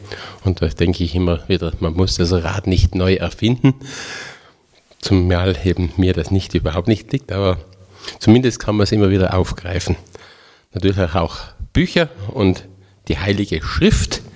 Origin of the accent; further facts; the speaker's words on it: Tyrol, Austria; born there; also born or lived in Poland; Ich bin ein gebürtiger Tiroler. Manche erkennen es. Manche halten mich für einen Schwaben oder sonst irgendeinen Exoten. Ich weiß es nicht. Aber ich bin ein Tiroler.